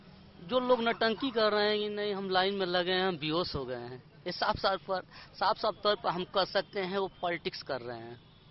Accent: Dullapur, Uttar Pradesh, India; गाजीपुर जिला दुल्लापुर ग्राम सभा।

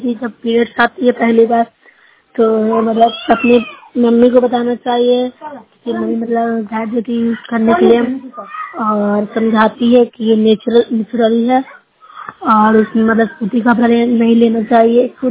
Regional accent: Bihar, India; मैं news blog से हूँ, जिला नालंदा की निवासी हूँ।

